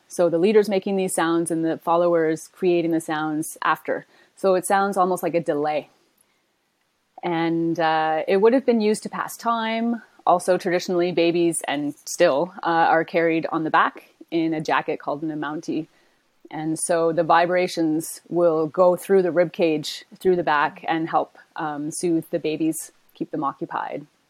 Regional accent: Halifax, Nova Scotia, Canada; I wrote in Halifax, my hometown, Chibuktuk.

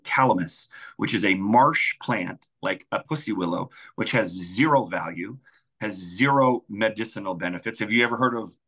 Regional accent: Omaha, Nebraska, United States; I mean, I come from Omaha, Nebraska, and I, a bunch of buddies had farms. My mom grew up on a farm

